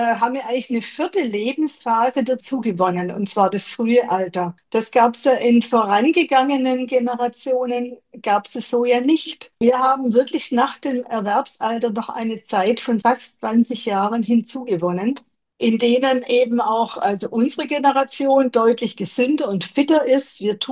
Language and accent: German; Bavaria, Germany; Wir sind ja ungefähr gleich alt. Wir kommen aus Landsberg bzw. aus Landshut.